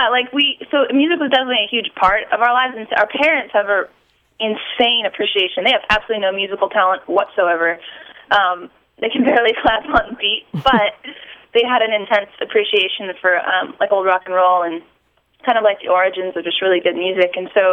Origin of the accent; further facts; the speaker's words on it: Pennsylvania, United States; now in Nashville, United States; But we've lived here in Nashville for 6 years, but we grew up in Pennsylvania.